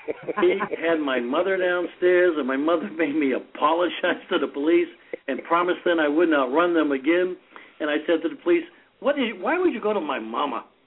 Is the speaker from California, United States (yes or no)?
no; Boston, Massachusetts, United States; Growing up in Boston, South Boston, the Irish neighborhood, the cops walked the beats. There was no crime in my neighborhood.